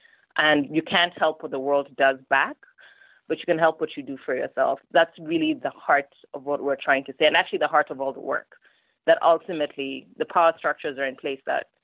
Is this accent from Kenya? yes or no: yes; Kenya; I grew up here in Kenya.